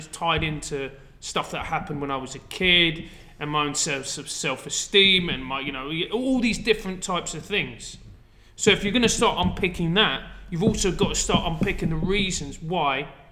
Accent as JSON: {"language": "English", "region": "London", "country": "United Kingdom", "said": "Yeah, mate, I'm from South London."}